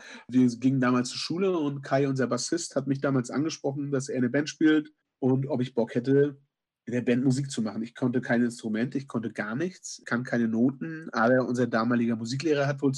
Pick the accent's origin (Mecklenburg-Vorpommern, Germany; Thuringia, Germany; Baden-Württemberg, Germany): Mecklenburg-Vorpommern, Germany; Ja, wir kommen aus Mecklenburg-Vorpommern, wir machen jetzt seit Jahren unser eigenes Dorffest hier.